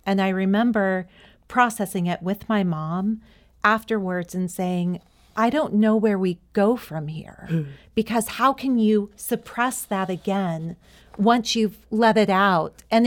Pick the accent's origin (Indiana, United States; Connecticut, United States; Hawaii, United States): Hawaii, United States; professionally connected as a Hawaiian woman, able to use the language that was most intimate and natural for me